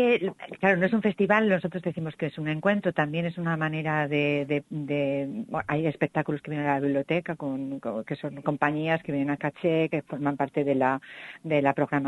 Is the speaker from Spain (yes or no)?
yes; Salamanca, Castile and León, Spain; Bueno, no dejamos de ser castellano, yo también soy de Salamanca, ¿eh?